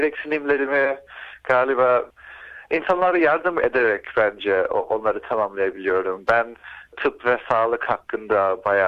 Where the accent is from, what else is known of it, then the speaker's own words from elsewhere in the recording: Sydney, New South Wales, Australia; also born or lived in Istanbul; Sydney'de doğdum. Burada 9 yaşıma kadar yaşadım ailemle beraber. Ondan sonra hep beraber İstanbul'a gittik. İstanbul'da yaşadık 4 sene. İstanbul'da okudum. İlkokulu bitirdim orada. Geri geldim Avustralya'ya.